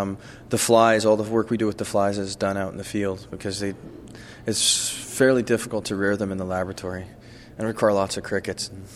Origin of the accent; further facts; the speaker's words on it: United States; now in Canada; I'm originally from the States